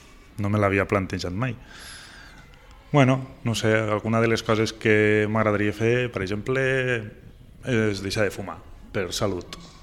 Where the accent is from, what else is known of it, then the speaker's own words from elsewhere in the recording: Flix, Catalonia, Spain; la primera escola meua va ser la del meu poble, la de Flix, perquè jo vaig estar allí a l'escola